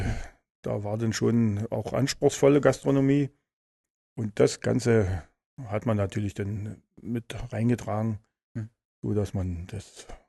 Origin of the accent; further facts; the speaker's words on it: Forst, Brandenburg, Germany; Ich bin gebürtiger Forster.